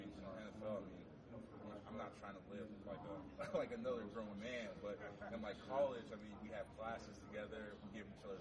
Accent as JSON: {"language": "English", "town": "Warren", "region": "Ohio", "country": "United States", "said": "So, so I'm from Warren, Ohio."}